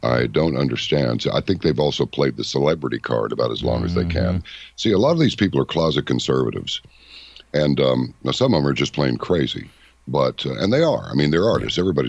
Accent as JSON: {"language": "English", "region": "Texas", "country": "United States", "said": "Because I was from Texas and George W. Bush was president, and that put me on a blacklist right there."}